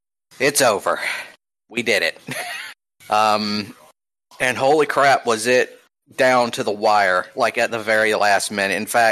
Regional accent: Georgia, United States; One of them being my home state of Georgia.

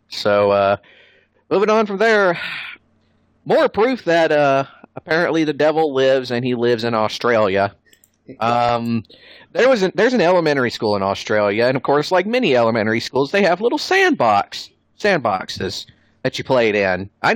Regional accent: the South, United States; And as a Southerner, let me just tell you, neo-Confederates are some of the dumbest fucking human beings on the planet.

